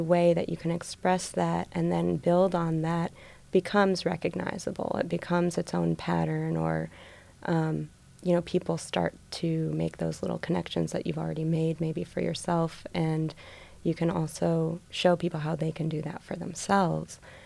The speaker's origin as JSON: {"language": "English", "region": "Midwest", "country": "United States", "said": "I think that maybe there was some nuance with being a Midwesterner that people didn't fully pick up on."}